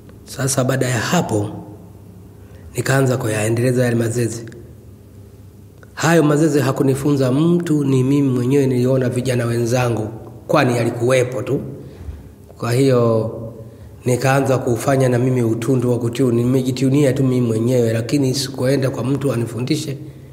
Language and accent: Swahili; Dodoma, Tanzania; mimi ni mwenyeji wa Tanzania. Ni kutoka mkoa wa Kati, Dodoma, ambayo kabila langu ni Mgogo.